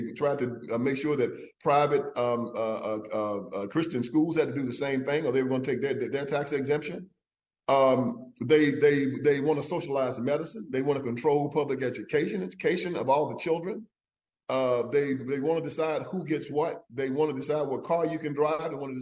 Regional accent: Brownsville, Tennessee, United States; Yeah, to give you some context, I was raised in Brownsville, Tennessee. I was born on a cotton plantation. My father was a sharecropper.

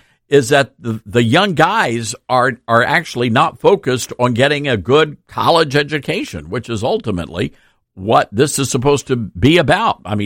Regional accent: Memphis, Tennessee, United States; I am very excited about what is happening in, of all places, Memphis, Tennessee, which is my hometown.

